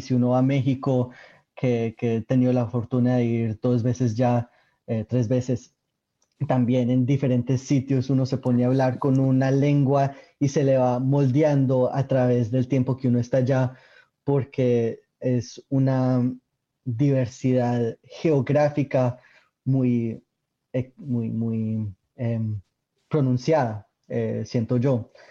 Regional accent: Colombia; yo siento, pues, como colombiano, que si yo voy a Bogotá o si voy a la costa

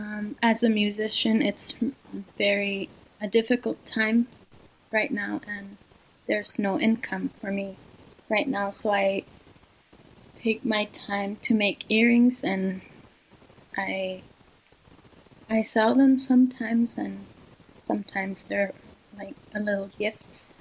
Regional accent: Iqaluit, Nunavut, Canada; now in Laval, Canada; I'm from Iqaluit Nunavut, but right now I am living in Laval, Quebec.

